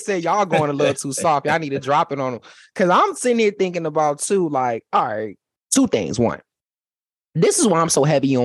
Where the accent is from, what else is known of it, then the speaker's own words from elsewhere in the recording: Virginia, United States; See, I'm from Virginia.